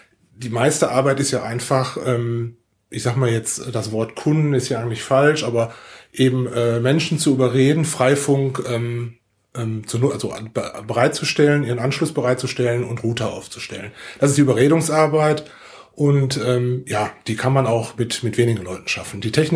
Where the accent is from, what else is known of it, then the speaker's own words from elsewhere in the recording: Essen, North Rhine-Westphalia, Germany; now in Willich, Germany; bin 48 Jahre alt, bin ein Kind des Ruhrgebiets, habe über 40 Jahre in Essen gelebt, da geboren und bin seit 2009 in Willich